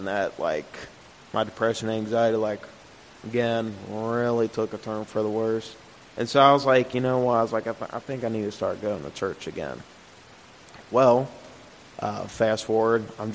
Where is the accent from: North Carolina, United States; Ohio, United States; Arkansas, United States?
Ohio, United States; Cheviot; I grew up in Cheviot for about 13 years. You know, religion wasn't really a big thing in our household. I did go to private school from 4th to 8th grade year, St. Al's in Bridgetown.